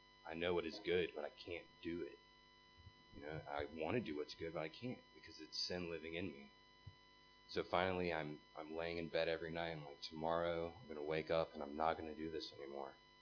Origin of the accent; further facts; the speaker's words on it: North Carolina, United States; Growing up in America, North Carolina, I never really felt like I fit in anywhere or anything.